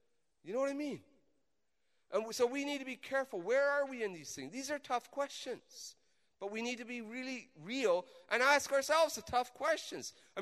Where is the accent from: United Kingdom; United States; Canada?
Canada; We've got to be careful we don't develop an empire theology where we are more Canadian than we are Christian.